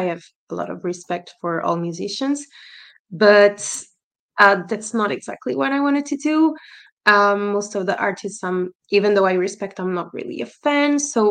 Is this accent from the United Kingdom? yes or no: no; Portugal; coming from where I come from not only from Portugal, but from a kind of a smallish city.